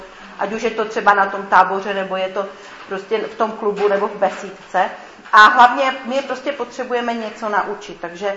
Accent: Ostrava, Moravian-Silesian Region, Czechia; now in Český Krumlov, Czechia; Jinak jsem původně z Ostravy, teda z ostravského sboru

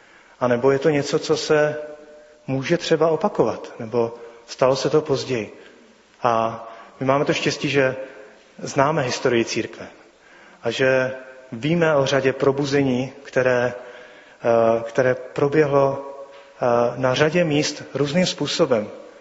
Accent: North Moravia, Czechia; Já jsem navíc ze Severní Moravy

